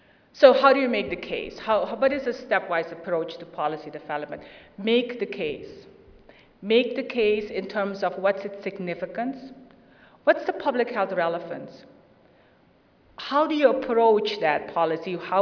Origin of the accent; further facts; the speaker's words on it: Louisiana, United States; I come from Louisiana. A good Louisiana Bowdoin sausage is, you can't match that anywhere.